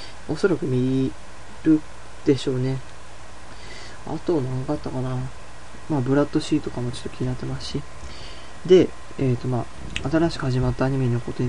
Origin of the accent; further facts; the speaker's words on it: Nogata, Fukuoka, Japan; 福岡生まれ福岡育ち、まあ厳密に言うとはですね、あの能形生まれ能形育ち、まあ福岡県の中の能形市という能形かめ能形市という市で生まれ能形市という市で育った、まあ、男